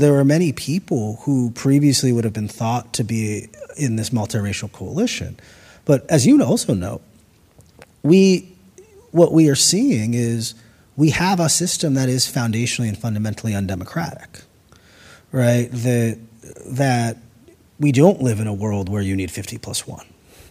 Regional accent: Cleveland, Ohio, United States; I'm from the Midwest in Cleveland.

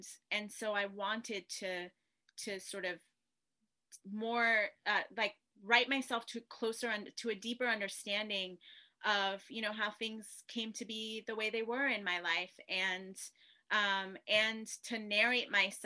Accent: Tanzania; born there; my father's Ghanaian, my mother is Armenian American, I was born in Tanzania, I grew up sort of straddling a lot of borders.

